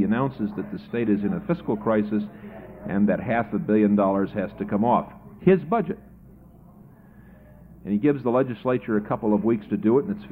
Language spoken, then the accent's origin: English; Chicago, Illinois, United States; as a citizen of the state of Illinois, not just as a Chicagoan